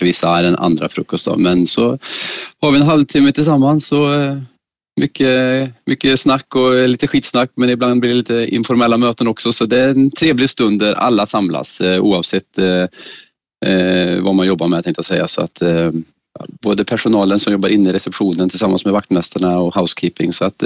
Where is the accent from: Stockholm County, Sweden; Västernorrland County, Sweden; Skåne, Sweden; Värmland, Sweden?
Värmland, Sweden; Karlstad; Jag är ingen skåning. Jag är en värmlänning född och uppvuxen i Karlstad. Och numera driver Bomstadbarnens camping som ligger 1 mil utanför Karlstad.